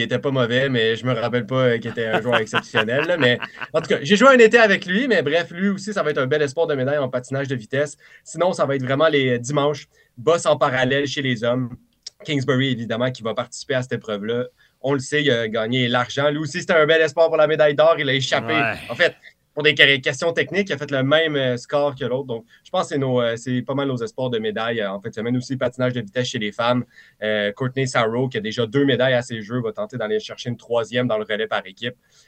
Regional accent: Terrebonne, Quebec, Canada; Moi aussi, je viens de Terrebonne.

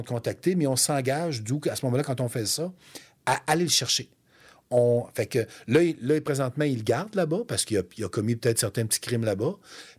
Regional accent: Canada; on vient chercher un criminel, on le ramène chez nous au Canada

